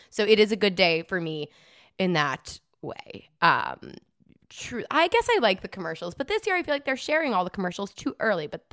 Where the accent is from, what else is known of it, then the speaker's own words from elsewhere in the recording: Boston, Massachusetts, United States; I don't give a fuck about football, despite growing up in Boston.